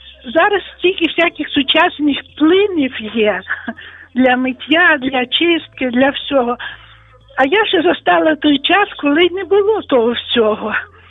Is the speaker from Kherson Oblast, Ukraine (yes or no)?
no; Volyn Oblast, Ukraine; я з Волині, з Західної України.